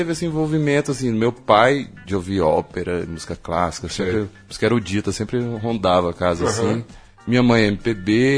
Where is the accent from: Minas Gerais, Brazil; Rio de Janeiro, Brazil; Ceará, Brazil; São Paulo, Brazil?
Ceará, Brazil; primeira vez que eu saí do Ceará, fui fora do Nordeste, vi a cena